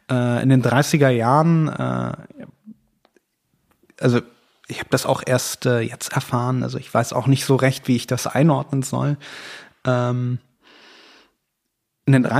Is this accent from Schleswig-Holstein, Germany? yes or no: no; Düren, North Rhine-Westphalia, Germany; now in Berlin, Germany; Also ich bin in Düren geboren, ja. Das liegt zwischen Köln und Aachen im Rheinland. Da habe ich die ersten 10 Jahre verbracht und als ich zurückgekehrt war, war ich erstmal auch in Düren, genauer gesagt in Echtz.